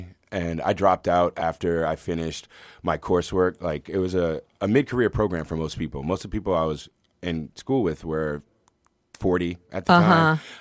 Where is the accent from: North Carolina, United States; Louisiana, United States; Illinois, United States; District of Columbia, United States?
District of Columbia, United States; Washington; Washington, D.C.